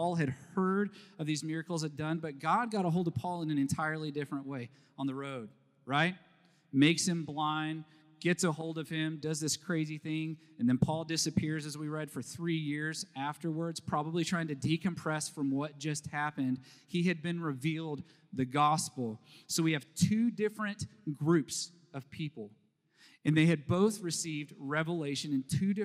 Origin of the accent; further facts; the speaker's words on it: Texas, United States; But down where I grew up in North Texas, all the lakes take on this color, and it's gross.